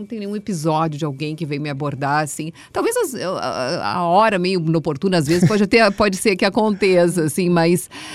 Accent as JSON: {"language": "Portuguese", "town": "Porto Alegre", "region": "Rio Grande do Sul", "country": "Brazil", "tie": "born or raised there", "also_born_or_lived": "Rio de Janeiro", "moved": "yes", "said": "a gente foi para a Rua Costa e voltamos ainda para a Avenida Ganso por muito tempo, assim, foi de lá que eu fui pro Rio de Janeiro, foi de lá que eu saí de Porto Alegre"}